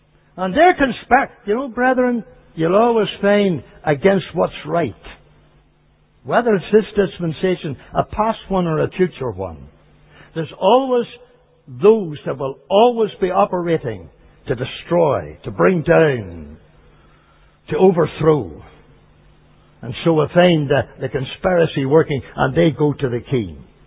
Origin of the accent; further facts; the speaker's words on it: Canada; I'm a Canadian. I'm 50 years over there